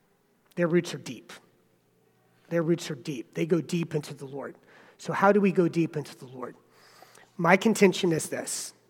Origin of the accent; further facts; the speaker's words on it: South Carolina, United States; born there; So I was born in South Carolina